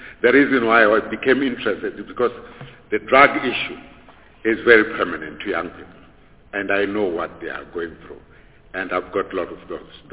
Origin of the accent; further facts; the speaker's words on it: Bushbuckridge, Mpumalanga, South Africa; also born or lived in Larry Selborne; I was born in Larry Selborne and brought up in Bushbuckridge in Mpumalanga.